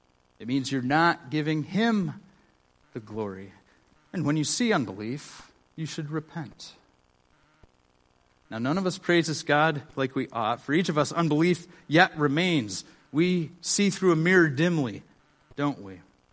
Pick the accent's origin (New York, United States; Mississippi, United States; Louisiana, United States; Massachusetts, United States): New York, United States; Buffalo; But I grew up near Buffalo. I lived in Buffalo for many years.